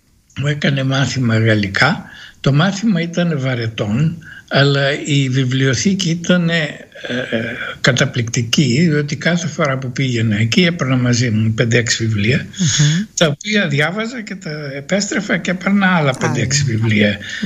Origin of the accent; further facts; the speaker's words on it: Greece; Εμένα η ιδιαίτερη πατρίδα μου είναι η Ελλάδα και η ουσιαστική πατρίδα μου είναι η Ευρώπη.